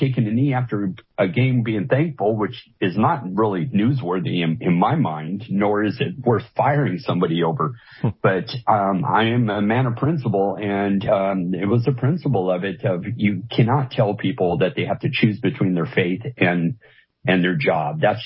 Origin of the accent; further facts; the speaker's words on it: United States; And since it was my right as an American, I served as a Marine for 20 years.